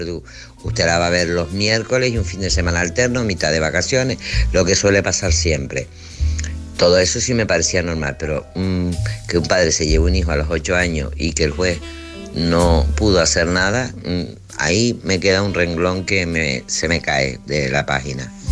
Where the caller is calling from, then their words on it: Tenerife, Canary Islands, Spain; de Tenerife.